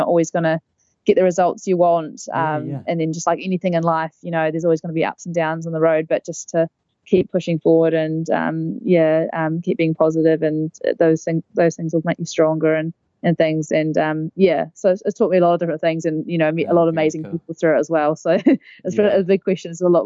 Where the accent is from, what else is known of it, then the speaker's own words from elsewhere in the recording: Christchurch, Canterbury, New Zealand; I probably have to say I'm quite a home person, so I'm from Christchurch and, love running around there.